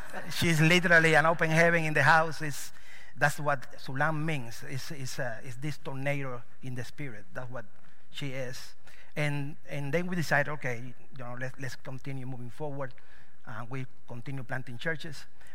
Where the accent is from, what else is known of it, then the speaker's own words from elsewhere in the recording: Cuba; moved away as an adult; So I came from Cuba in 2001. I came from Cuba with a backpack.